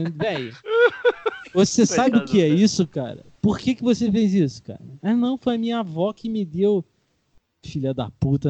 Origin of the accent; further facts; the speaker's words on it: Rio de Janeiro, Brazil; now in São Paulo, Brazil; Eu moro em São Paulo, né? Eu sou do Rio de Janeiro, sou carioca.